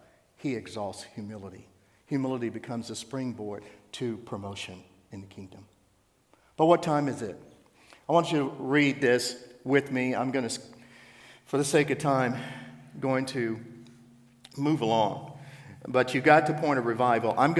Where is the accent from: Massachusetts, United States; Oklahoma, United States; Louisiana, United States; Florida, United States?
Louisiana, United States; Like, I'm an old Southern boy. I grew up in Louisiana. And I saw the civil rights movement as a child.